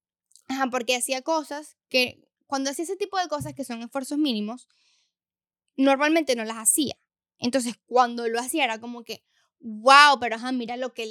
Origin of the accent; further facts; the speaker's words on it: Venezuela; yo soy venezolana, por eso hago el ejemplo.